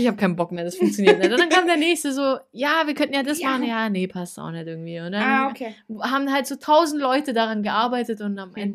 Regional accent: Stuttgart, Baden-Württemberg, Germany; ich bin Stuttgarter durch und durch.

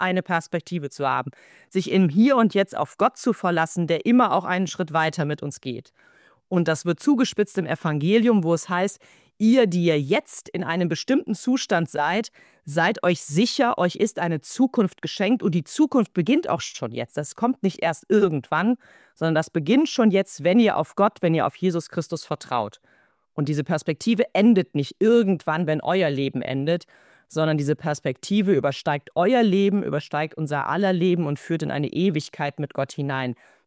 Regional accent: Rhineland, Germany; ich als Rheinländerin mitten in der Session

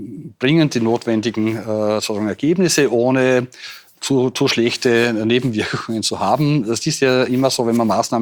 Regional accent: Austria; bei uns in Österreich

